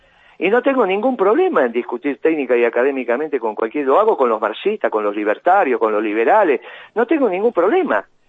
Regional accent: Argentina

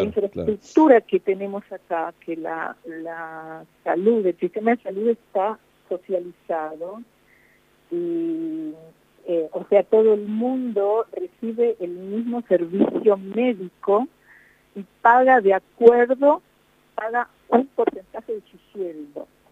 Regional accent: Argentina; moved away as an adult; fuimos toda la familia a la Argentina y les mostré la casa donde yo nací, la casa que dejamos

